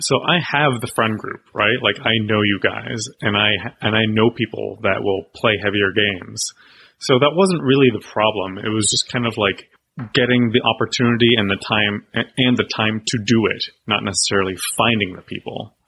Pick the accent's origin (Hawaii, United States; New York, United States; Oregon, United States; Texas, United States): Texas, United States; I grew up in Texas, and like, it really wasn't until I moved here that I would hear the phrase like game night